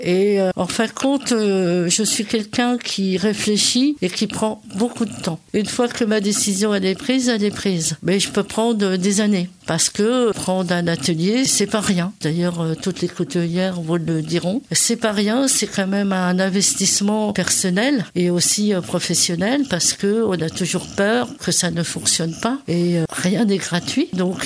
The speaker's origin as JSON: {"language": "French", "town": "Alençon", "region": "Normandy", "country": "France", "said": "au départ, je suis d'Alençon. Après, je suis restée sur Alençon pour raisons personnelles, un peu plus personnelles."}